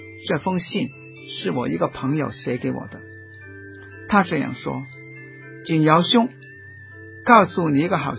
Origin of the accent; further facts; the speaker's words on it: China; 民主在我们中国大地上好像是龙跟凤